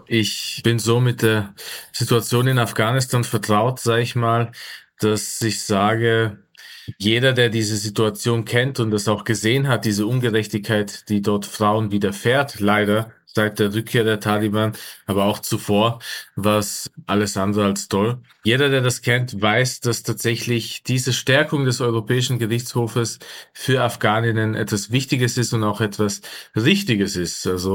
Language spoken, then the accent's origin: German; Innsbruck, Tyrol, Austria; born there; ich bin eben in Innsbruck geboren